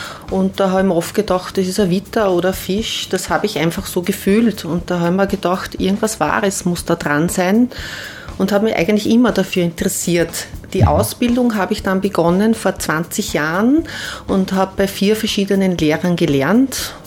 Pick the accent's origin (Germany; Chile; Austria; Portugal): Austria; Oberwaltersdorf, Lower Austria; Ich komme aus Oberwaltersdorf.